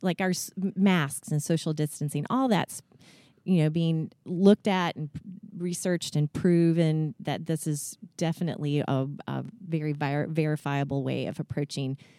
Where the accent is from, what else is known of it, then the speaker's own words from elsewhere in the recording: Atlanta, Georgia, United States; I grew up in Metro Atlanta, and I was ignorant of a lot of the other ways of life people lived around me, even just in the state.